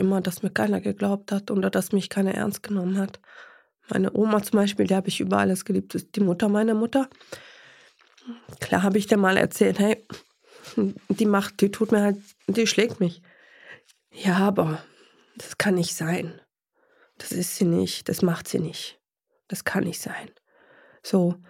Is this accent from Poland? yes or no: yes; Poland; now in Germany; dankbar, dass wir so ein Leben haben hier in Deutschland, weil wir kommen aus Polen.